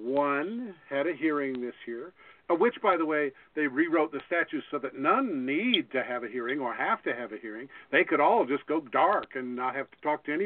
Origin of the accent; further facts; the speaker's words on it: the South, United States; I'm from the South, and our family was, my father was a minister, and we were taught prejudice is wrong.